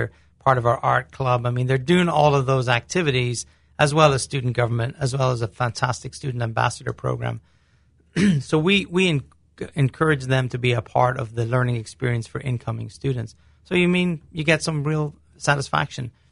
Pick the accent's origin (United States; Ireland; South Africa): Ireland; I grew up in Ireland.